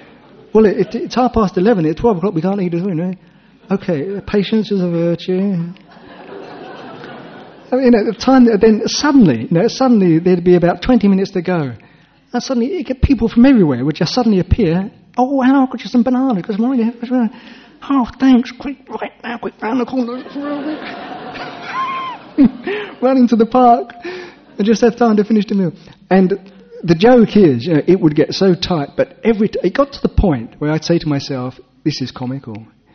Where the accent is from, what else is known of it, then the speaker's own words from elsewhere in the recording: England, United Kingdom; now in Perth, Australia; I say this because I'm an English person and I know it's the way I feel.